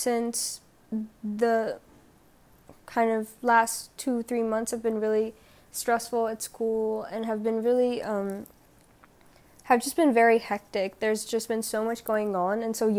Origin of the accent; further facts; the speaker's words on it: India; since I'm from India